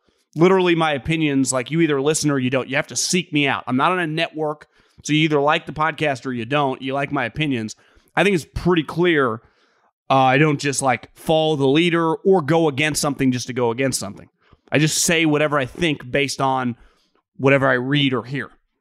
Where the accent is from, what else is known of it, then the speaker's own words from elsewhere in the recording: Seattle, Washington, United States; I'm from Seattle, so I'm a huge Seahawks fan.